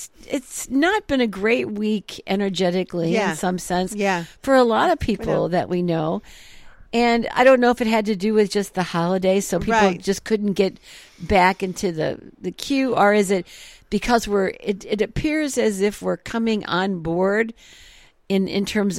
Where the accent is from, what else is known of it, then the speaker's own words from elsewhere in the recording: Dixon, Illinois, United States; I'm from Dixon, Illinois.